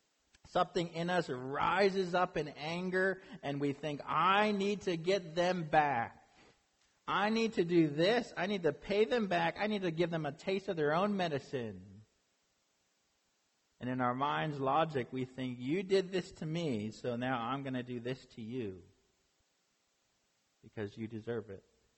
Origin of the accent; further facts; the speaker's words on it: Lancaster, Pennsylvania, United States; about 20 minutes away from actually from where I grew up in Lancaster area